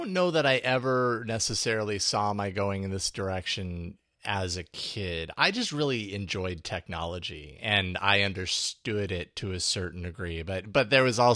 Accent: Boise, Idaho, United States; I grew up in Boise, Idaho.

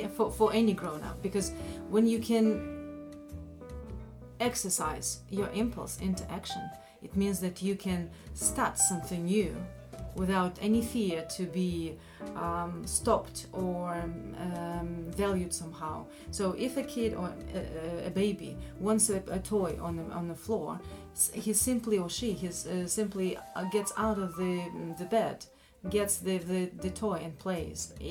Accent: Siberia, Russia; I'm Russian, and I come from Siberia, where the nature dictates.

